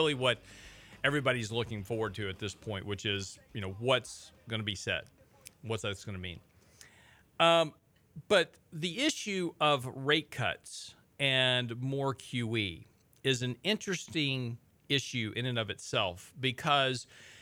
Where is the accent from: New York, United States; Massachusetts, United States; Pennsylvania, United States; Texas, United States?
Texas, United States; That I was from Texas, and they wanted to know whether or not we all had cattle and oil wells.